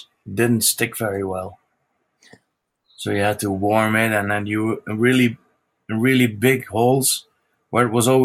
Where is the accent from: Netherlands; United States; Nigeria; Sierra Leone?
Netherlands; English is a second language; I'm from the Netherlands. I turned 47 yesterday.